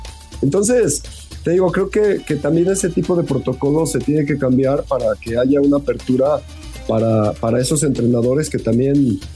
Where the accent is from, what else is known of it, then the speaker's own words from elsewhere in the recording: Mexico; si nosotros como mexicanos y como estructura vamos a venir a justificar eso